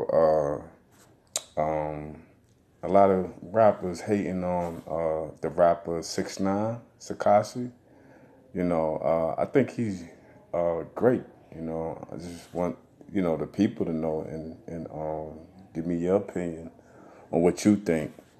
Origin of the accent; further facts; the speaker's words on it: New York, United States; I'm from New York too.